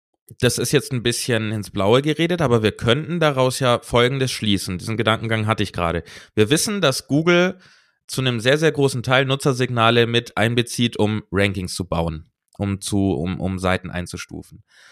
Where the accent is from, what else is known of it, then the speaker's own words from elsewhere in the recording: Switzerland; ich bin in der Schweiz, ich bin Schweizer